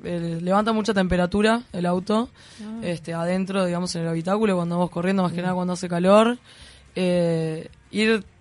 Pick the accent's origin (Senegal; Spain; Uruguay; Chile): Uruguay; en Argentina los sponsors no me apoyan porque soy uruguaya.